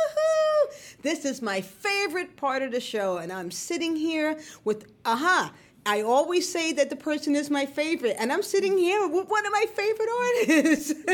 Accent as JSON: {"language": "English", "town": "Bronx", "region": "New York", "country": "United States", "tie": "born or raised there", "said": "I mean, I grew up in the Bronx, and I left because after I graduated from SVA and I was trying to find a place to live, Brooklyn, South Slope, was the only place that wasn't the Bronx I could afford."}